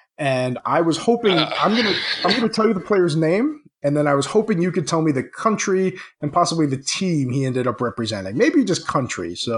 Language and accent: English; United States; I'm so sorry. I'm just an American. I'm sorry.